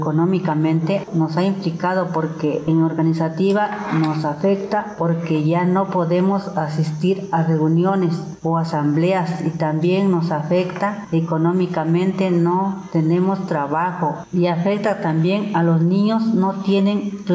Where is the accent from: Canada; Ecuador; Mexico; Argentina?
Mexico; San Nicolás Yaque, Oaxaca; soy de San Nicolás Yaque